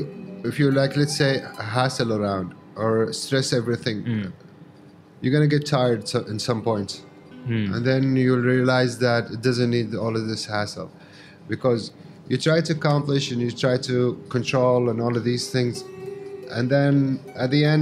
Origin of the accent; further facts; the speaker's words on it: Yemen; I'm from Yemen originally. Yeah, I've been traveling for the last like 5.5 years.